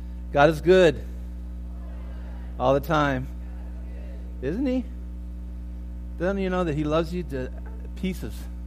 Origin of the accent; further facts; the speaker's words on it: Santa Barbara, California, United States; now in West Covina, United States; I've shared with you before about growing up in Santa Barbara and just, you know, thinking that, oh, you know, I could live here the rest of my life.